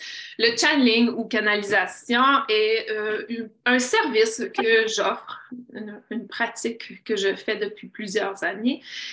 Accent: Canada; Vous allez rire de moi parce que je suis canadienne et je viens du froid.

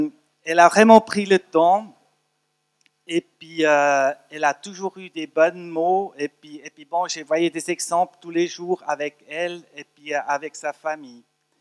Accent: Switzerland; French is a second language; now in Chavannes-des-Bois, Switzerland; Je suis suisse-allemand. Alors, je vous promets, je ne le fais pas en suisse-allemand.

